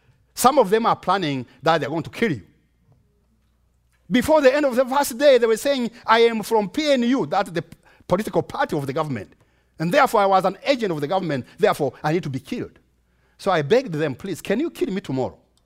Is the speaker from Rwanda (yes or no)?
yes; Rwanda; I am a Rwandese, but I am an American too.